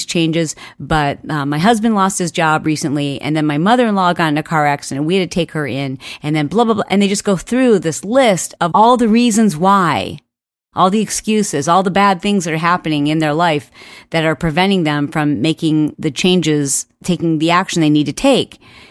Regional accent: Michigan, United States; Now, I grew up in Michigan, and if you've ever driven in a cold weather state and had the lovely experience of sliding off the road and into a ditch

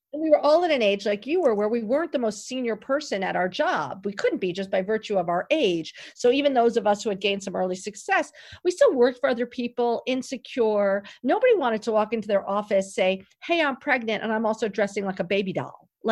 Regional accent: New York City, New York, United States; I knew Bergdorf's very well. I grew up in New York City.

